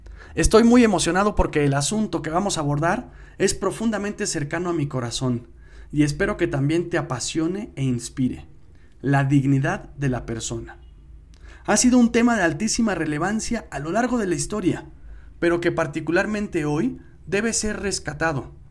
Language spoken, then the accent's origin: Spanish; Mexico; now in Bogotá, Colombia; Soy mexicano, mi esposa es colombiana y actualmente vivimos en Bogotá.